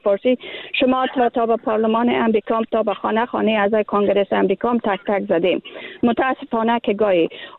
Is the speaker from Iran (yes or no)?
no; Afghanistan; به عنوان یک افغان در این کشور